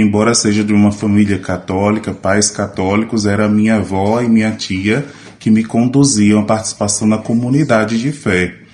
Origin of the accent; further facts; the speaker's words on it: Jussara, Brazil; now in Morro do Chapéu, Brazil; sou natural da cidade de Jussara, nasci e me criei lá, e hoje sou padre vigário em Morro do Chapéu.